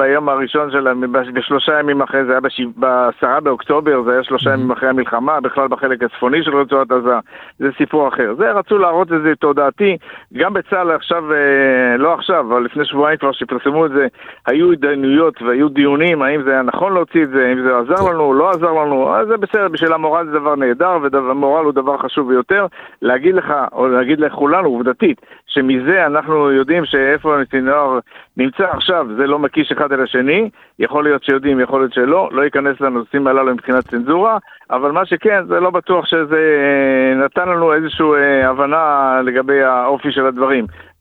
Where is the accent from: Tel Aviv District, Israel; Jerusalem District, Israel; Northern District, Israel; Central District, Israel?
Northern District, Israel; Safed; born there; הנה אני נולדתי בצפת, ואני רוצה לבוא ולגור שם.